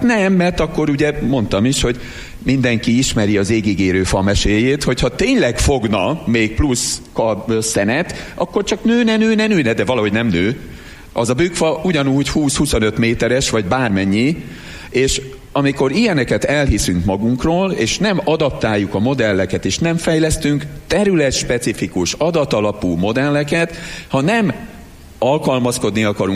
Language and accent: Hungarian; Miskolc, Borsod-Abaúj-Zemplén, Hungary; Miskolc város klímája mindig is hektikus volt. Ugye nem véletlen, ha miskolciak vagyunk.